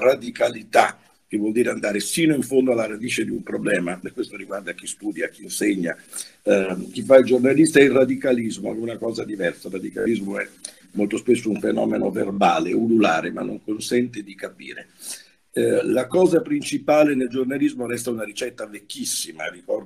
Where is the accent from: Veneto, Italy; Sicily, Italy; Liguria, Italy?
Veneto, Italy; lo dico anche alle regioni da dove vengo io, dal Veneto